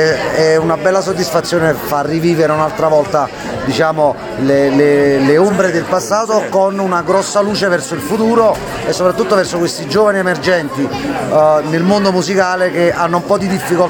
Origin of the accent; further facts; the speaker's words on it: Naples, Campania, Italy; essendo napoletano